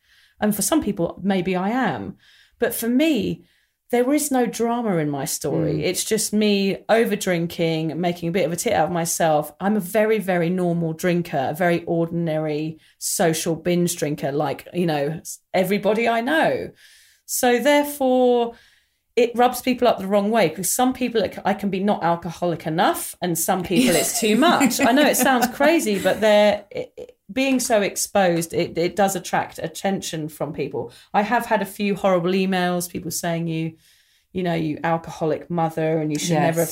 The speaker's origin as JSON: {"language": "English", "region": "England", "country": "United Kingdom", "tie": "born or raised there", "said": "when we were growing up in England in the mid-90s"}